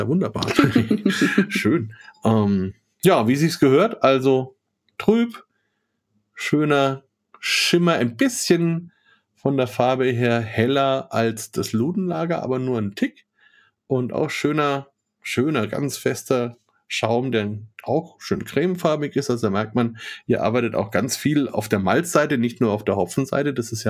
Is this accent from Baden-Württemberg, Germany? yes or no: no; Bavaria, Germany; also ich als Franke darf ja dazu gar nicht so viel sagen, denken die meisten Bayern.